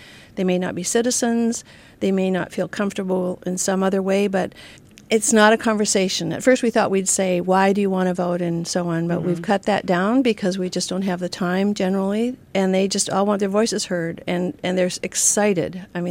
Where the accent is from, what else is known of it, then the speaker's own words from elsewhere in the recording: Canada; I grew up in Canada, and in some ways that made me want to be more active in getting folks to vote.